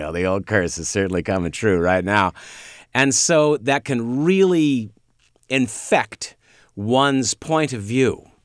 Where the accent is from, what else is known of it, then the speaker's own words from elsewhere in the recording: Sacramento, California, United States; my Christmas card to Sacramento. So I've lived here since I was 9 or 10 years old. So it really is like my hometown.